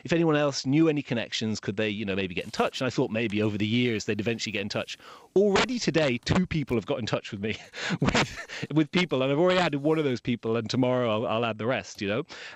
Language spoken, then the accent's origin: English; Ballydehob, Munster, Ireland; Yeah, so, you know, Ballydehob is my hometown. I was born in Bantry, but grew up in Ballydehob. But I'm not from there, you know. I mean, I am from there, but my family aren't from there.